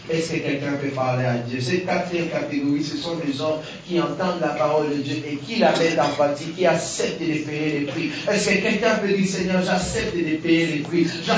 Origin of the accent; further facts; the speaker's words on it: Bukavu, South Kivu, DR Congo; parce que moi j'ai grandi à Bukavu, il y a la boue.